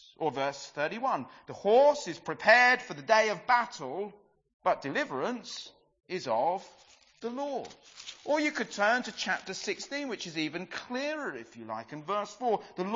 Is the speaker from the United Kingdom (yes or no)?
yes; England, United Kingdom; Some of us would have read it and will probably maybe mumble amen because we're English